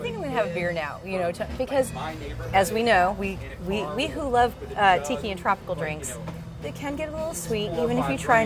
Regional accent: San Diego, California, United States; I'm from San Diego. We're not that much better.

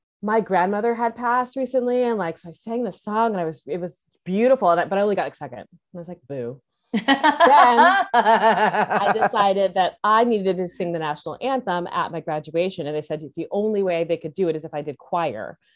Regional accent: California, United States; also born or lived in Guam / Oklahoma / Texas; So I was military, but most of my time was spent in California, but I did live in Guam. I lived in Oklahoma. I lived in Texas, but most of my time was spent in the Central Valley of California.

